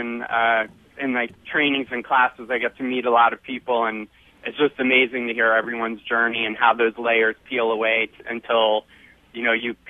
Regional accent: New York, United States; I grew up in New York

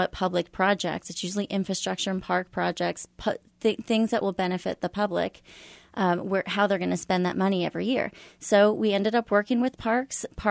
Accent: Parkville, Missouri, United States; now in Kansas City, United States; I'm from Parkville originally, and we moved to the neighborhood because of all the park space.

